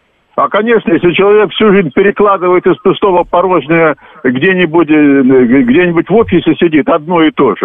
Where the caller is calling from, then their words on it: Moscow, Russia; из Москвы.